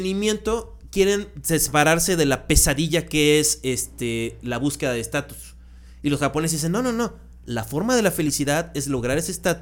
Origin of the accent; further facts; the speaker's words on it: Acapulco, Guerrero, Mexico; Sí, soy muy priista de Acapulco